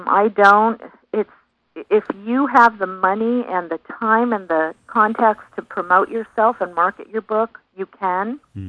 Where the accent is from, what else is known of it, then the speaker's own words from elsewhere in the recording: Connecticut, United States; also born or lived in New York; I'm actually from the Northeast. I was born in Connecticut, grew up in New York in Rockland County, and then came to San Diego.